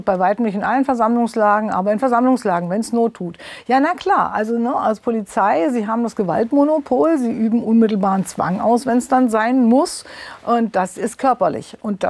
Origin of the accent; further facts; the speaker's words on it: Southern Germany, Germany; also born or lived in Berlin; Berlin war immer zweite Heimat. Es gab immer eine Wohnung in Berlin, aber aufgewachsen bin ich in der Tat in Süddeutschland, in der Nähe vom Bodensee. In der Tat ist es dort sehr idyllisch